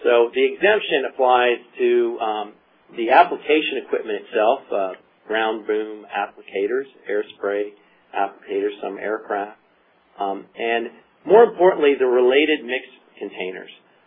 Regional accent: Virginia, United States; even from my home state of Virginia, the Dominion folks, that's all they're on here.

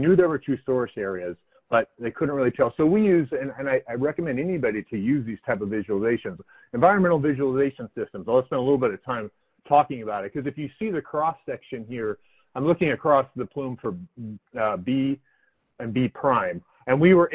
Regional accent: Colorado, United States; now in Arizona, United States; I've been in Arizona for 17 years, but I'm from Colorado, and coincidentally, my grandpa worked at that smelter facility.

